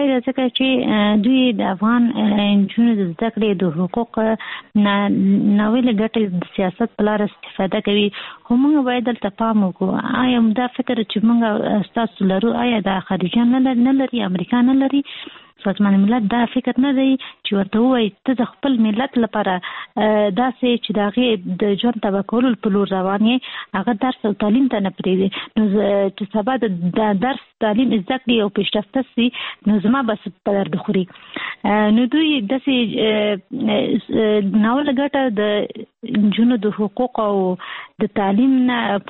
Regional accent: Kabul, Afghanistan; موږ اصلي د کابل یو

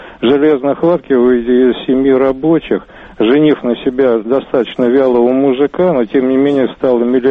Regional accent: Moscow, Russia; я москвич

